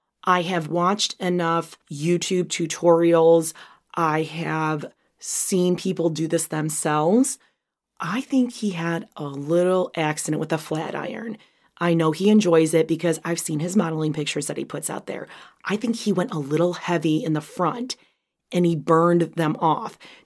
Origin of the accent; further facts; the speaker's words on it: Illinois, United States; I mean, I'm from Chicago suburbs, but I know certain buildings in Chicago.